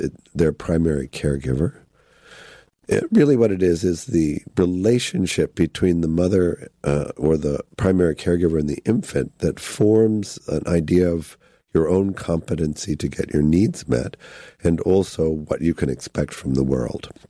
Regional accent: Chicago, Illinois, United States; No, I grew up in Chicago.

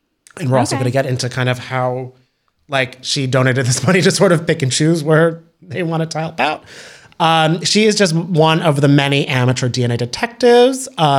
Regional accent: Ireland; I'm Irish and I have bad skin.

